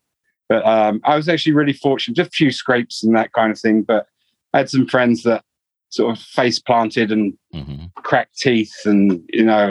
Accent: London, United Kingdom; also born or lived in Southwest Wales; I was born in Wales, Southwest Wales, because dad was Welsh. Mum's from London. So I was born in Southwest Wales, and then they moved to London when I was about 2 years old. So it's Southwest London, Wimbledon area. And yeah, I was there until, I guess, 2004.

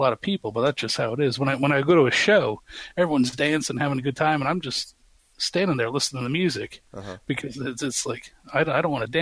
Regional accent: Windsor, Ontario, Canada; where I grew up at in Windsor, Ontario, Canada

